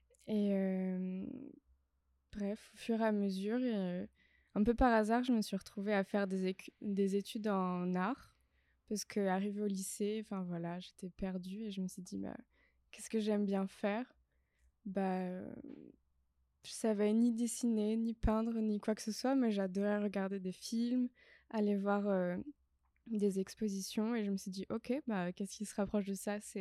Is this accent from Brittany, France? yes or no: yes; Pontivy, Brittany, France; Moi je suis bretonne aussi de base. Mais plutôt de Centre-Bretagne et de Pontivy d'ailleurs, voilà, qui est vraiment le milieu de la Bretagne.